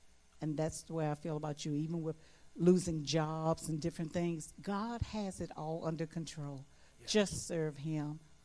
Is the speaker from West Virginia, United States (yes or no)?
yes; West Virginia, United States; We thought we grew up in West Virginia. We moved to the big city.